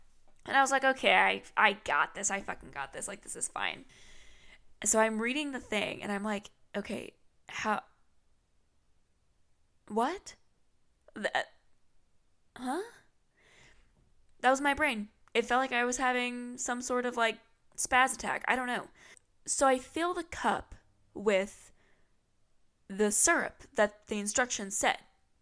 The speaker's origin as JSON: {"language": "English", "region": "West Virginia", "country": "United States", "said": "Sorry, not sorry. I'm from West Virginia. I can't say anything. My state's fucking boring too."}